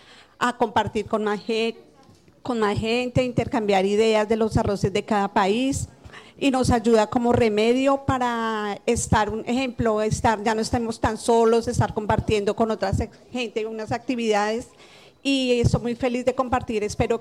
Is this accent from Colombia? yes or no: yes; Colombia; soy colombiana.